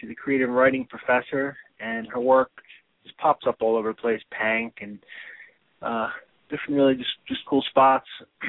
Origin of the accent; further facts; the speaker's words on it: New Jersey, United States; now in New York City, United States; Yeah, I'm from New Jersey, and I live in New York City.